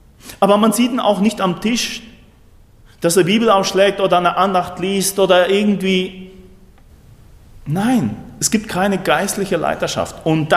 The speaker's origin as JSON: {"language": "German", "country": "Argentina"}